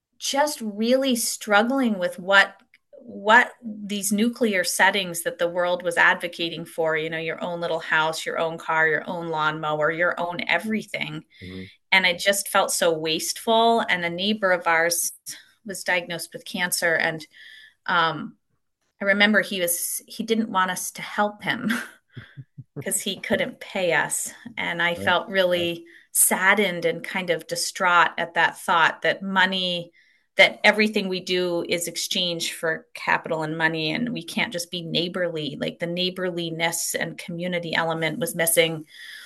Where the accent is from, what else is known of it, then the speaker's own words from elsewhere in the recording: Kimberton, Pennsylvania, United States; also born or lived in Vermont; So I was born and raised in Camp Hill in Kimberton Hills, which is a Camp Hill in Pennsylvania, a wonderful agricultural center, and a real a deep example of what Camp Hill can be over time. And I moved to Vermont to finish my last semester of college at Goddard.